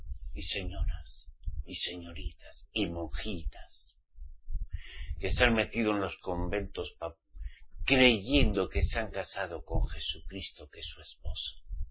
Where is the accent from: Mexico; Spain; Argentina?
Spain; al menos en mi país, España. Cuidado. Pero yo no tenía paz cuando era católico.